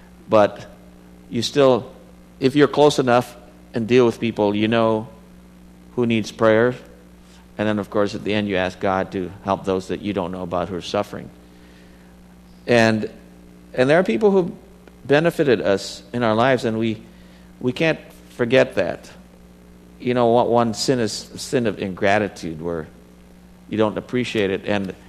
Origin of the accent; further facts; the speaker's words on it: Philippines; now in United States; Now, I came from the Philippines, and America, with all its challenges right now. I'm very grateful. I'm not trying to change America.